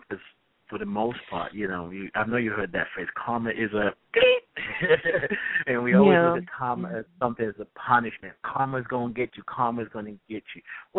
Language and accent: English; Nigeria; now in England; I was born in England, like grew up in Nigeria, and then came back to England.